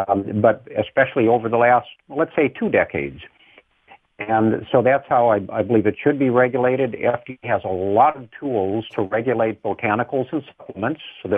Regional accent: Minnesota, United States; I'm a Minnesotan, so I say kratom.

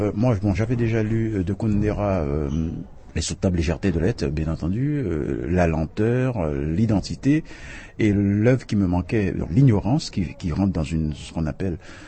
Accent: Haiti; que je retourne chez moi en Haïti

